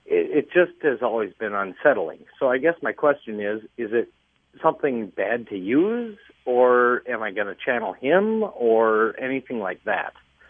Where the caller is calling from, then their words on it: Golden Valley, Minnesota, United States; Golden Valley.